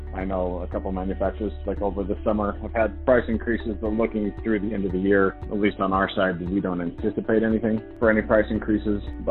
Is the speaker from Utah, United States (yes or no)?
yes; Murray, Utah, United States; Yeah, I was born and raised in Utah. Grew up in the Murray Holiday area. Went to Cottonwood High School. Been in Utah my whole life.